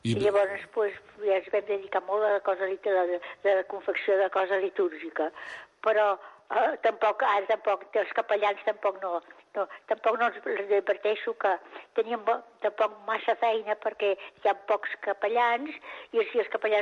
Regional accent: Barcelona, Catalonia, Spain; born there; now in Girona, Spain; Jo vaig néixer a Barcelona, i precisament no havia estat mai a Girona

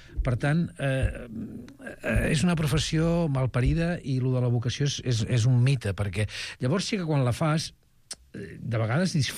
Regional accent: Sabadell, Catalonia, Spain; jo soc de Sabadell, les companyies professionals que venien a Sabadell les anava a veure

